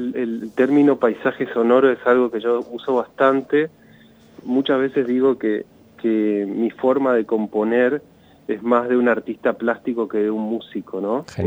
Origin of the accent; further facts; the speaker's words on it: Chaco, Argentina; mi propia identidad, ¿no? Como argentino, chaqueño